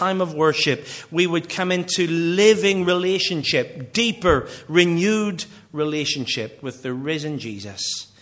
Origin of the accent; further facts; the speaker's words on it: Northern Ireland, United Kingdom; Growing up in Northern Ireland, people used to talk about me old mucker.